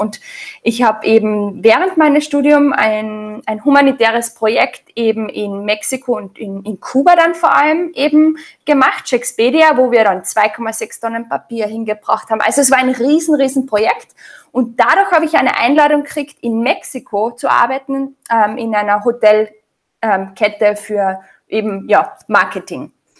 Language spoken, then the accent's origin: German; Austria; also ich bin ganz normal in Österreich aufgewachsen